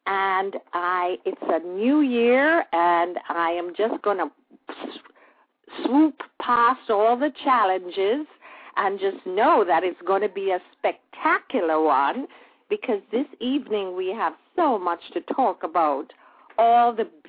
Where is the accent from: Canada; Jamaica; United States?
Jamaica; grew up in the 40s and 50s and 60s before independence and have such wonderful memories of the joys of growing up in Jamaica.